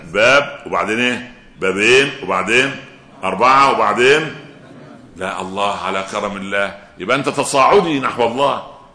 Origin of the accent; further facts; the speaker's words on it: Egypt; انتوا عارفين عندنا في مصر اخر بلد جنب السودان اسمها اسوان